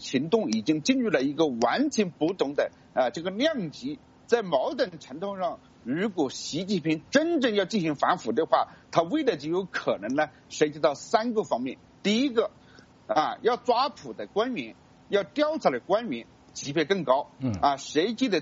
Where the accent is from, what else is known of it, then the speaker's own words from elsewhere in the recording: China; 其实我们中国人也没几个不是草根人物